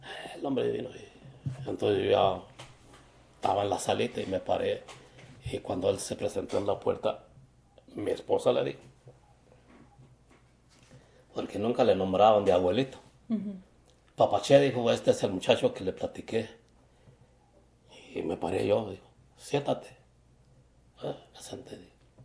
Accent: Silao, Guanajuato, Mexico; De Silao, Guanajuato. Ah, de Silao, sí. Le dije, pero vivíamos en un rancho. Le digo, dice, ¿y cómo se llama el rancho donde vivías? San Pedrito.

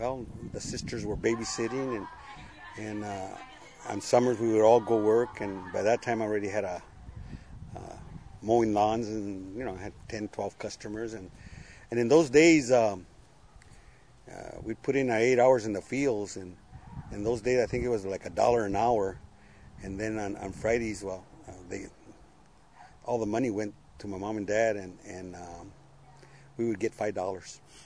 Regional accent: Oxnard, California, United States; also born or lived in El Paso; El Paso, I was born there in 44, and then in 46, the family moved to Oxnard.

